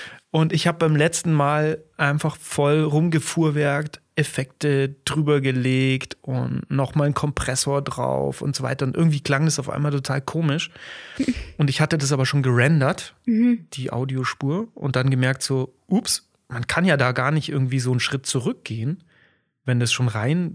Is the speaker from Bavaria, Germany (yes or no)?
yes; Dießen am Ammersee, Bavaria, Germany; also Diesner am Ammersee, wo ich aufgewachsen bin